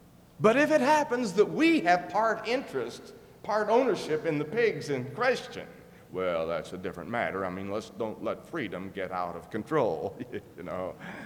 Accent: Kansas, United States; I mean, I was raised in South Central Kansas.

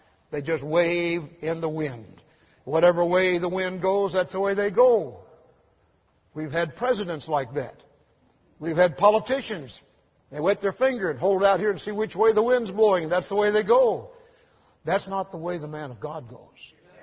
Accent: Louisville, Kentucky, United States; I grew up here in Louisville.

